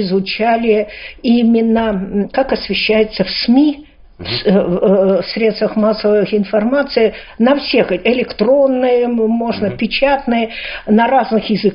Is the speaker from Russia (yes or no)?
no; Kazakhstan; Вы кыргыз, я казашка. Да? Это наша прародина.